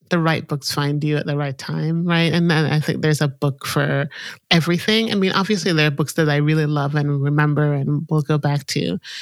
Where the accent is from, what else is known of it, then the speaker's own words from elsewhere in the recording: Jamaica; born there; I was born in Jamaica, which, you know, a small island in the Caribbean, not Jamaica, Queens, New York, which people often think.